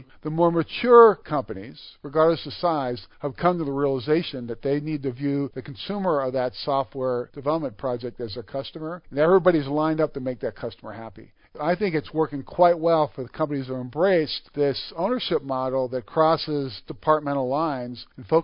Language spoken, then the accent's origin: English; Midwest, United States; I grew up in the Midwest, and I worked for a great manufacturing company that was unionized.